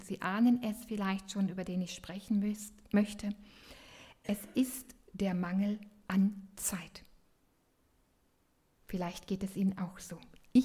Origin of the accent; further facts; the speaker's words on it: Berlin, Germany; Ich bin in Berlin groß geworden